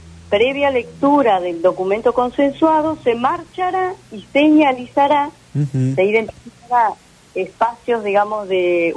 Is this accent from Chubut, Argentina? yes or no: yes; Comodoro Rivadavia, Chubut, Argentina; Por lo que nos pasa como comodorenses, como argentinos